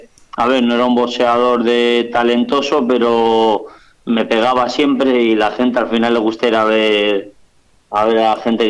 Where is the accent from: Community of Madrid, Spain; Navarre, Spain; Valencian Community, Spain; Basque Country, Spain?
Basque Country, Spain; Bilbao; moved away as an adult; now in Mallorca, Spain; Pues empecé a boxear, una vez me vine de Bilbao, aquí a Mallorca. Tendría 19 años